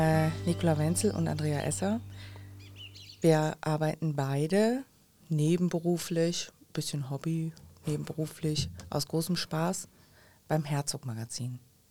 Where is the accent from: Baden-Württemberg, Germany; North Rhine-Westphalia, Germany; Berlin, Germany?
North Rhine-Westphalia, Germany; Ich komme nicht aus Jülich. Ich komme aus der Heinsberger Gegend, gerne Holland-Süd genannt